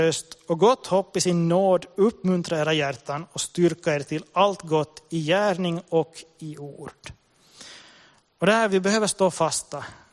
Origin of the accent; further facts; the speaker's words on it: Kristinestad, Ostrobothnia, Finland; jag är född och uppvuxen i Kristinestad och var lite busig i tonåren.